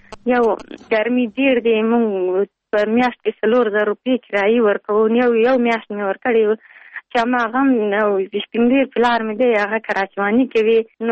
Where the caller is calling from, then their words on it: Pul-e Khumri, Baghlan, Afghanistan; د پلخمرې.